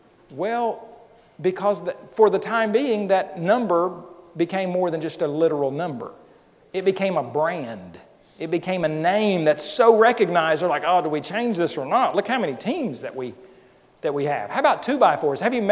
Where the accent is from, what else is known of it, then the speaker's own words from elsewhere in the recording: Oklahoma, United States; That's where I grew up out in Oklahoma.